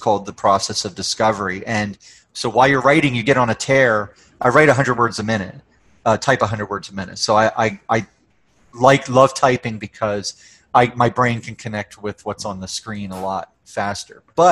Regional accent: New Jersey, United States; moved away as an adult; also born or lived in New York City; now in Calgary, Canada; Well, I live in Calgary, which is in Alberta, right above Montana. So I grew up in New Jersey, lived in New York City for a number of years, and then moved here in 2003.

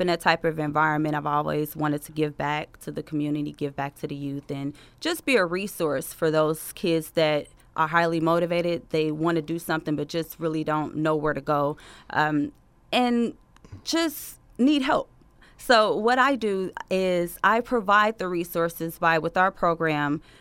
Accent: Gary, Indiana, United States; I am originally from Gary, Indiana.

